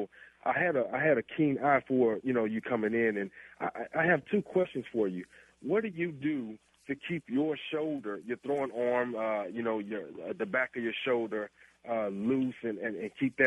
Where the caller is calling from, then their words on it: Dallas, Texas, United States; Hey, Josh, man, I want to call. I'm calling from Dallas, man. I'm a huge Bucks fan, been since I was a little kid, man.